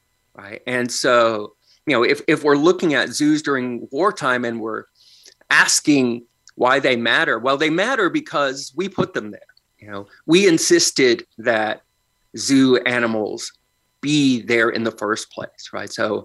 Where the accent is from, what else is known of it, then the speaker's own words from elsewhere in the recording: Tulsa, Oklahoma, United States; In my hometown of Tulsa, we had a giraffe that died in 2009 after suffering a broken neck in transit.